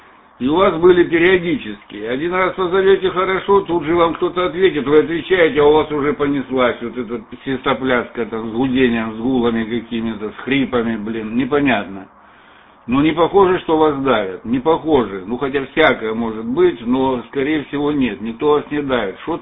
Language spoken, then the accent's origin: Russian; Lermontov, Stavropol Krai, Russia; now in Belgium; Я знаю наш регион. Я из Лермонтова сам. У меня … Ну, сейчас в Бельгии